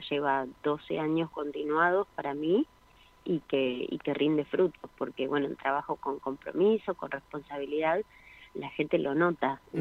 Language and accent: Spanish; San Salvador, Entre Ríos, Argentina; yo soy nacida en Entre Ríos, en una ciudad que se llama San Salvador.